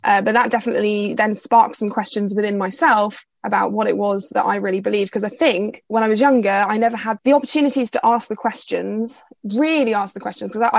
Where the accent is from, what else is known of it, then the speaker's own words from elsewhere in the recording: Hackney, London, United Kingdom; So I grew up in Hackney in East London, and my family is still there now.